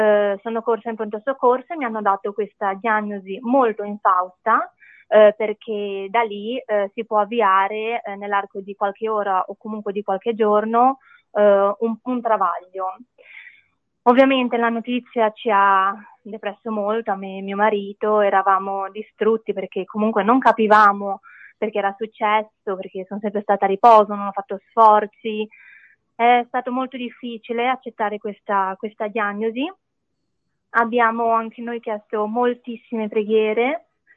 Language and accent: Italian; Genoa, Liguria, Italy; sono di Genova e vi racconto la mia esperienza